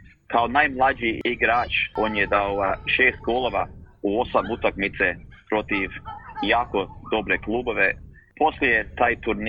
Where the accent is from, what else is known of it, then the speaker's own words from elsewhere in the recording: Australia; za mene kao Australac i australska državljanost i hrvatska državljanost